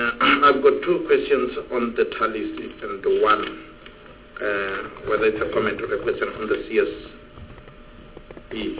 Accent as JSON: {"language": "English", "country": "South Africa", "said": "because we must admit as South African educational system that we have got a challenge."}